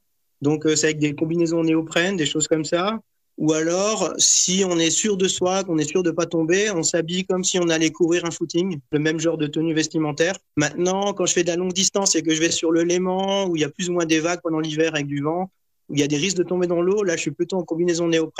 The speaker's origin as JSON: {"language": "French", "region": "Grand Est", "country": "France", "said": "je suis français de Lorraine, près du Luxembourg."}